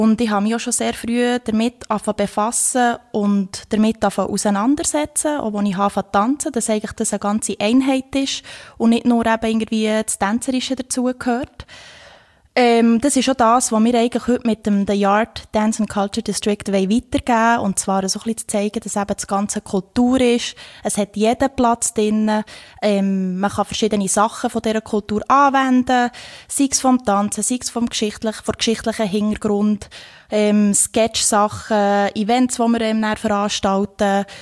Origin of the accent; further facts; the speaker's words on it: Thun, Bern, Switzerland; Ich bin aus Thun.